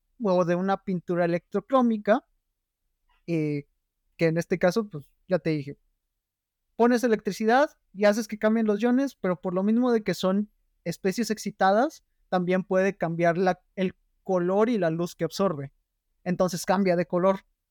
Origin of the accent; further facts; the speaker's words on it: Saltillo, Coahuila, Mexico; en mi ciudad natal, Saltillo, Coahuila